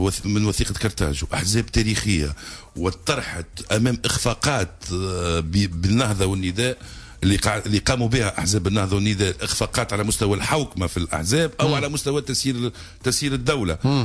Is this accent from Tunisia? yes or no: yes; Tunisia